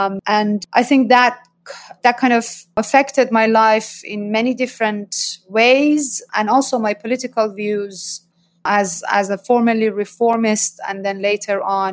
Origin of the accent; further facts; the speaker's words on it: Mashhad, Razavi Khorasan, Iran; I was born and raised in Mashhad in northeast of Iran, which is one of the more conservative cities compared to the rest of the country. It's one of the major centers for Shiism, the city for the shrine of the eighth Shia Imam.